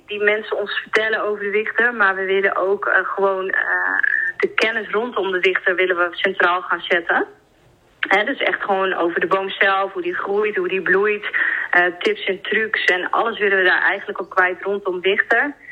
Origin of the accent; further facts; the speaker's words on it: Assen, Drenthe, Netherlands; Mijn vriend wel, want ik kom hier zelf niet vandaan. Ik kom zelf uit Assen.